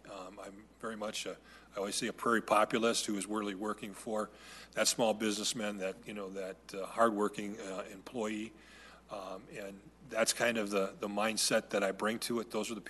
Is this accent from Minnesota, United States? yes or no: yes; Minnesota, United States; I'm a Minnesotan first, and I think the Minnesotans are wanting to make sure everybody pays their fair share.